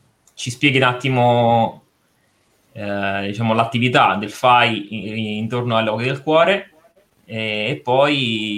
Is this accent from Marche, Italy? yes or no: yes; San Benedetto del Tronto, Marche, Italy; nella mia città natale, che è San Benedetto del Tronto